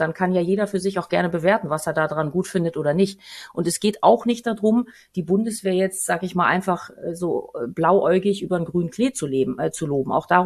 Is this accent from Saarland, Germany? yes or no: no; Hamburg, Germany; wenn ich jetzt als Hamburgerin so ein bisschen das Revue passieren lasse, dann sind mir hier 30 Jahre lang nie irgendwo Soldaten begegnet.